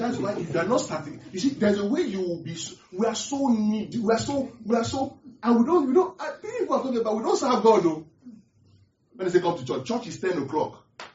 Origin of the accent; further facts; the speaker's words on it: Nigeria; So where I'm from Nigeria, and I don't. The reason why I will use a lot of examples from Nigeria is because I am from Nigeria.